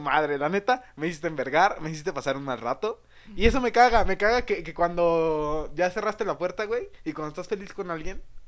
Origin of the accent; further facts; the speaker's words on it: Iztapalapa, Mexico City, Mexico; que yo crecí en Iztapalapa, güey.